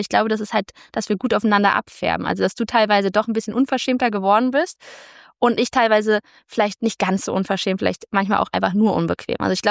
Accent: Germany; irgendwann lange Zeit abgelehnt habe, Deutsche zu sein. Auch bis heute eher sage ich, bin Europäerin als Deutsche.

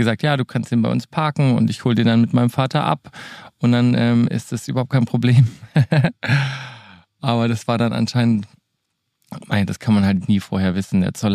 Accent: Germany; ich bin ja ein Deutscher

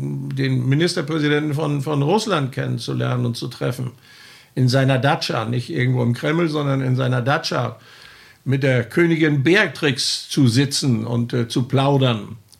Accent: Elisabeth-Sophien-Koog, Schleswig-Holstein, Germany; Ich bin ja kein Nordstrander. Ich komme ja aus dem Elisabeth-Sofienko.

